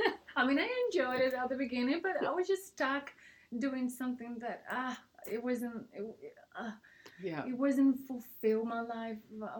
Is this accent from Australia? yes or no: yes; Australia; I'm Australian. But I didn't finish high school here